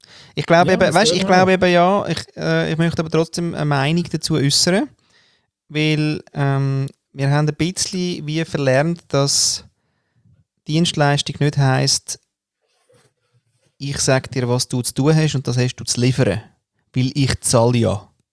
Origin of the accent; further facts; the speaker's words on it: Austria; moved away; Was soll ich dir da als Österreicher sagen?